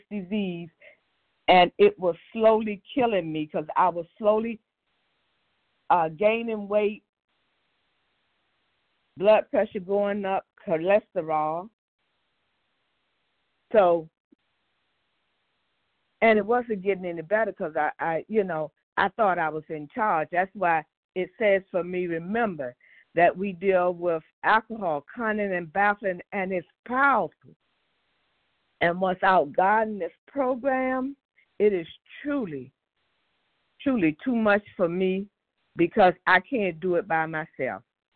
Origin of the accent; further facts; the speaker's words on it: Maryland, United States; I'm from Maryland. I'm real glad to be here.